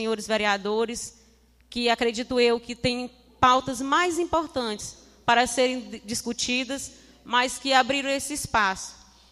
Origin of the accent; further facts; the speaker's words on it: Piauí, Brazil; eu sou de Cajazeiras de Baixo, sou universitária, sou licenciada em matemática pela Universidade Federal do Piauí.